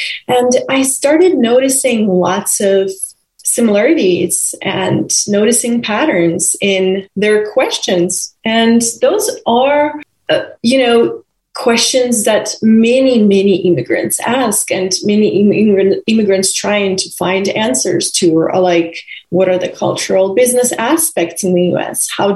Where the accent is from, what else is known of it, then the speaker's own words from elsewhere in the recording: Russia; English is a second language; also born or lived in Oregon / Florida; now in United States; I was born and raised in Russia. And about 10 years ago, I moved from Russia to the U.S. With limited English proficiency.